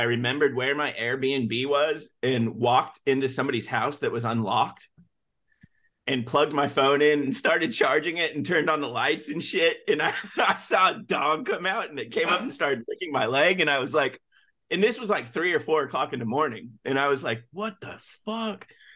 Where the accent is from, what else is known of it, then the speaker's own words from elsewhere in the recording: Nashville, Tennessee, United States; I didn't know. I'm from Nashville